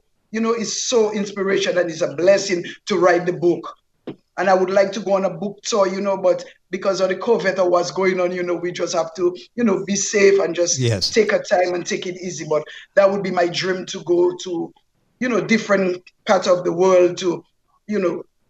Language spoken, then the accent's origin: English; Dominica; now in United States; I'm from Dominica, the West Indies, the Caribbean.